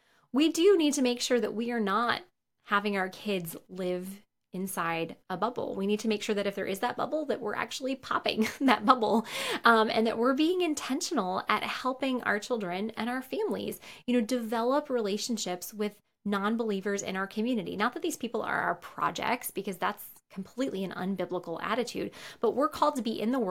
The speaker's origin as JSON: {"language": "English", "region": "New York", "country": "United States", "tie": "born or raised there", "said": "I grew up in New York, a very secular area of New York where I knew hardly any Christians. And then I moved to Wheaton, Illinois"}